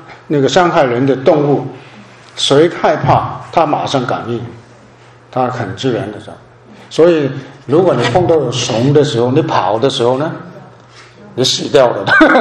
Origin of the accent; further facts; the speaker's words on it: New Territories, Hong Kong; 我在香港新界那个长大的很多的狗那个